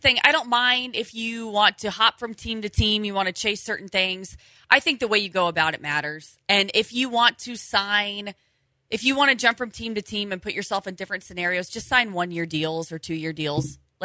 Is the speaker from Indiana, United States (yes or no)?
yes; Indiana, United States; We did Hee-Haw, but that's because I'm from Indiana.